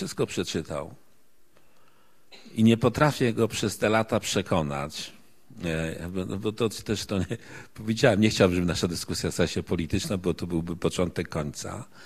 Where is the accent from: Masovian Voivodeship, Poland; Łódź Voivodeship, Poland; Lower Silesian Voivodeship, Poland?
Łódź Voivodeship, Poland; Łódź; Ja pochodzę, to powiedziałem, ze środowiska robotniczego z Łodzi.